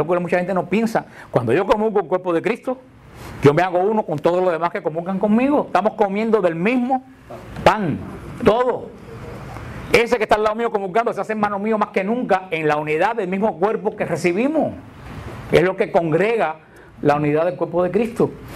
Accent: Cuba; en mi pueblo, donde vivía en Cuba, que era un muchacho

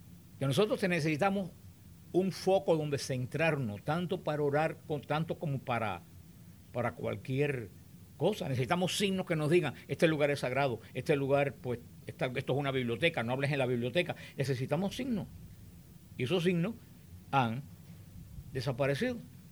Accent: Cuba; en mi pueblo, allá en mi tierra, en Cuba

